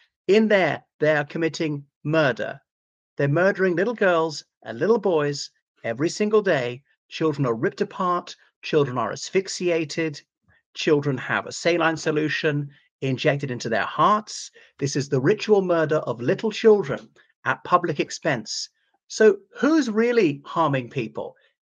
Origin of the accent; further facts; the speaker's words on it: Ireland; from Ireland.